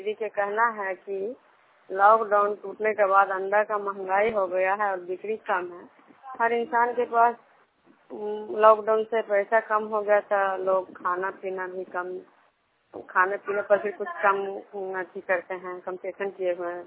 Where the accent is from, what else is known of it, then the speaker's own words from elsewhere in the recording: Vishnupur, Bihar, India; मैं विष्णुपुर ग्राम सदर पंचायत नालंदा जिला नगर प्रखंड के निवासी हूँ।